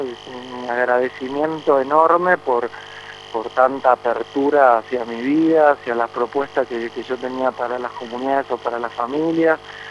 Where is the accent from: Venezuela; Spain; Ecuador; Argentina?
Argentina; Buenos Aires; now in Yacuy, Argentina; yo soy de Buenos Aires y junto con Luli, que también es de Buenos Aires, estamos viviendo en la comunidad de Yacuy.